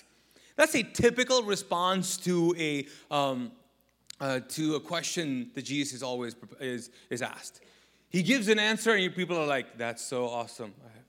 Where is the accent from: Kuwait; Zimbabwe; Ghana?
Kuwait; now in United States; I came to the South when I came from Kuwait. I came to the South.